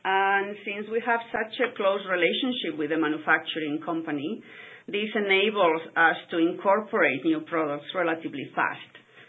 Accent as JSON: {"language": "English", "country": "Spain", "said": "which I am from Spain"}